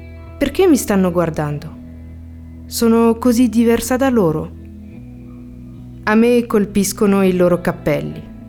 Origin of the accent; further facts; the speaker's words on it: Alexandria, Alexandria Governorate, Egypt; also born or lived in Marseille; now in Bergamo, Italy; Abito a Bergamo da soli 3 mesi. Sono arrivata dopo aver vissuto 3 anni a Marsiglia, ma sono originaria d'Alessandria ad Egitto. Sono una straniera in una nuova città.